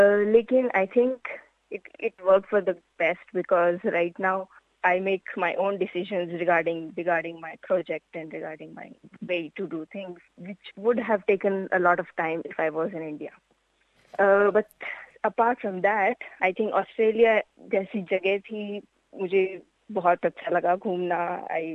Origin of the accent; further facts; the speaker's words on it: Jodhpur, Rajasthan, India; मैं जोधपुर राजस्थान से हूँ